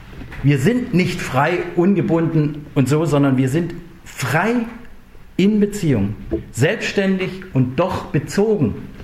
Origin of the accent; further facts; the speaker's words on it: Southern Germany, Germany; als Süddeutscher, der nicht in der DDR gelebt hat, ist es immer sehr schwierig einzuschätzen.